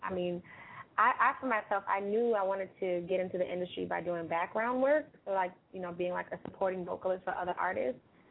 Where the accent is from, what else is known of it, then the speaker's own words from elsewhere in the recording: Chicago, Illinois, United States; moved away as an adult; also born or lived in Houston; now in New York City, United States; Well, I was born in Houston and raised in Chicago, but I never knew that I would find myself in New York.